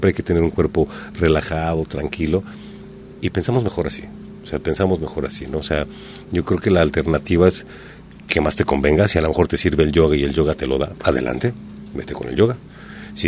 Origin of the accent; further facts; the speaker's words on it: Mexico; Acuérdense que somos mexicanos.